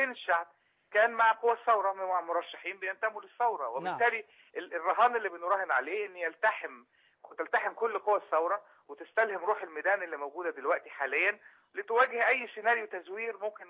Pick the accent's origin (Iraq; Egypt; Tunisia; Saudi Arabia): Egypt; إحنا كمصريين وثوار